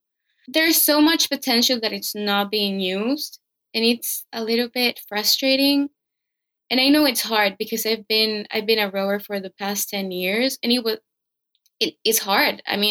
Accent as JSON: {"language": "English", "country": "El Salvador", "said": "I'm from El Salvador"}